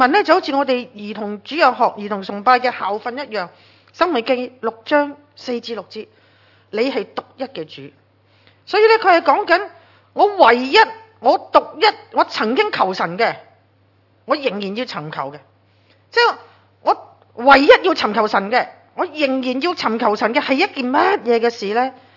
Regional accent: Hong Kong; 我哋香港人好心猿意马噶

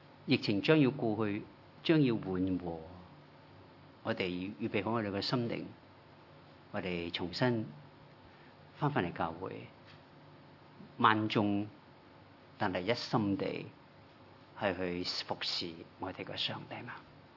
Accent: Hong Kong; born there; 我係廣東人，係咪啊？嚇！我生於香港

